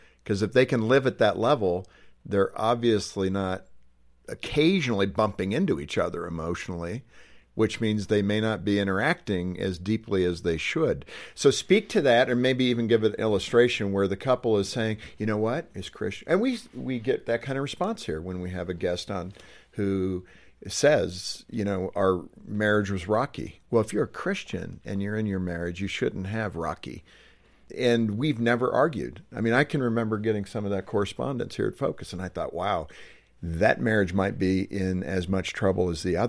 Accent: Ireland; Now, being Irish

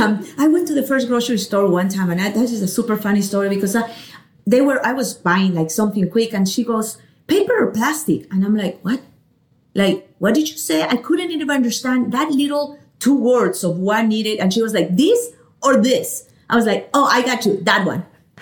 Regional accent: Ecuador; Actually, I grew up in Ecuador. As you know, Ecuador is a pretty small country. It's a beautiful country, though. It's actually the size of Colorado

